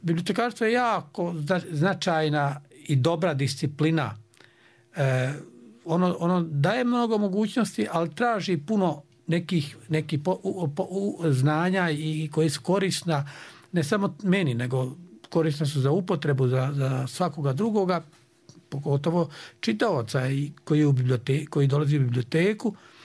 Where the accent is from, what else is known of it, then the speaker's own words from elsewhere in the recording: Usorci, Republika Srpska, Bosnia & Herzegovina; Odakle sam ja išao u školu, prvo sam išao u Usorce i još tu luku, a zatim Sanski most, pa i u Prijedor, uvijek vozom